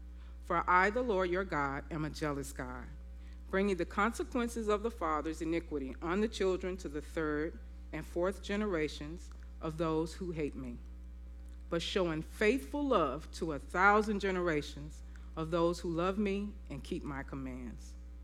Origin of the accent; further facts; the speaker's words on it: Memphis, Tennessee, United States; And I am from Memphis, Tennessee, and I'm telling you that because I'm a little bit country.